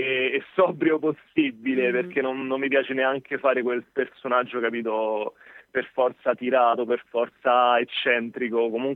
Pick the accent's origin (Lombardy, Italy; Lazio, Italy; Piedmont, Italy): Lazio, Italy; Rome; Esatto, che sono romano.